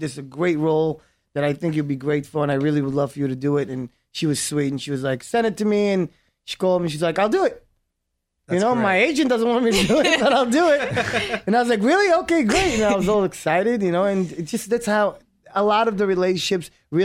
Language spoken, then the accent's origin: English; Brooklyn, New York, United States; also born or lived in Israel; So for me, because I was born in Israel, raised in Brooklyn, I found the character to be easy.